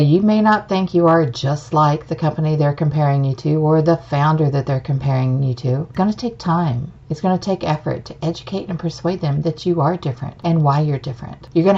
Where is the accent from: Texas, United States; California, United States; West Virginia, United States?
West Virginia, United States; now in North Carolina, United States; I grew up in West Virginia, and I've lived all over the country. I moved 11 times before I landed here in North Carolina a couple decades ago.